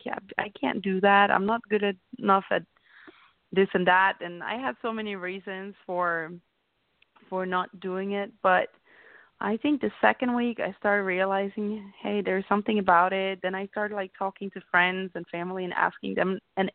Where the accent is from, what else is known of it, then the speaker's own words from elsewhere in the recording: Denmark; English is a second language; moved away as an adult; now in United States; So first of all, I'm from Denmark. Everybody can probably hear I have a little bit of an accent, even though I have been living in multiple countries and now been in the States for, I guess, on and off for 8 years.